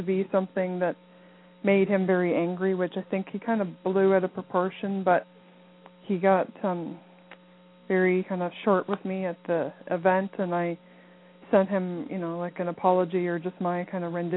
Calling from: Canada; I'm calling from Canada.

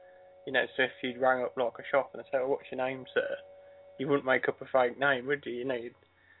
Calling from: England, United Kingdom; accent: English; Yeah, it is, yeah.

